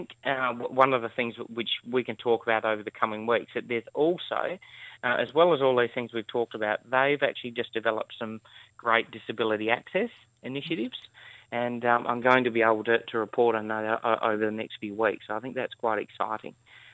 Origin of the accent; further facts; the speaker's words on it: Narrogin, Western Australia, Australia; about me growing up in Narrogin, and that was my experience of Anzac Day, was the dawn service.